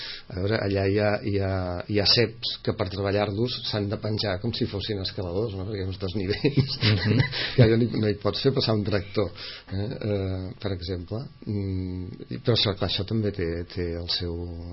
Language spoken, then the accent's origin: Catalan; Barcelona, Catalonia, Spain; now in Sitges, Spain; Jo que vaig a treballar a Barcelona i que som barceloní